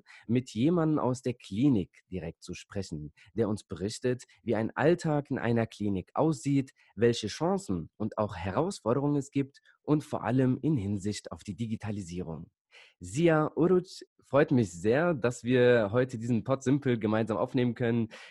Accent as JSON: {"language": "German", "town": "Bonn", "region": "North Rhine-Westphalia", "country": "Germany", "said": "so wie Leute aus Bonn, wir sagen so oft so, ja, wir kommen ja aus dem Ruhrgebiet."}